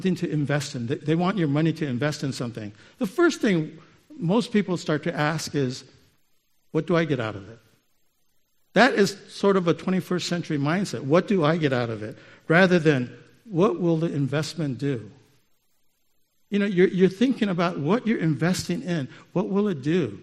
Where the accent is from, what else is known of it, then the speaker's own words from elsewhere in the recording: Okinawa, Japan; I grew up in Okinawa, Japan. My father worked for the U.S. Air Force, and so he was a civilian.